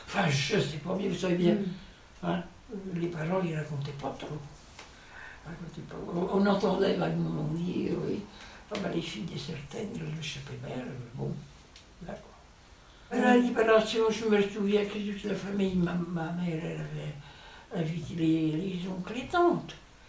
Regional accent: Sully, France; born there; Je suis né à Sully, parce qu'à ce moment-là, on allait pour la maternité.

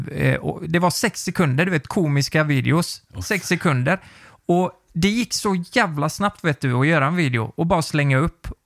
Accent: Nittorp, Västra Götaland County, Sweden; jag var ju från Nittorp och jag tyckte det var kul med videos.

